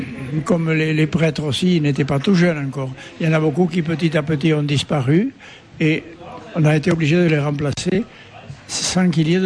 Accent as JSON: {"language": "French", "town": "Montjoie", "region": "Occitanie", "country": "France", "tie": "born or raised there", "said": "Voilà, je suis né à Montjoie et j'habite Montjoie."}